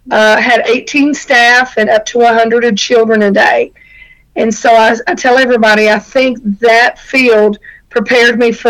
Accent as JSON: {"language": "English", "region": "Louisiana", "country": "United States", "tie": "born or raised there", "said": "Born and raised in Beauregard Parish. I was actually born at Fort Pope, now Johnson. So I am a lifelong resident here."}